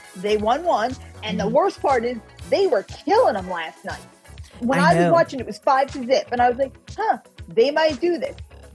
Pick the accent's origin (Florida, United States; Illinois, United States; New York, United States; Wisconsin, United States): New York, United States; Look, I'm a New Yorker, but you kind of deserved it.